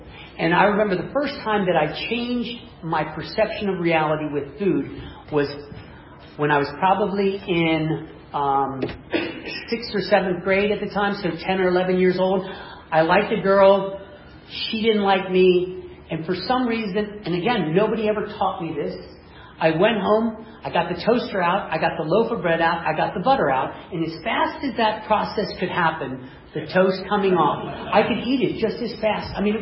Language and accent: English; Midwest, United States; I grew up in the Midwest. I did not grow up as a heavy kid, although I ate big. We grew up on a working piece of property.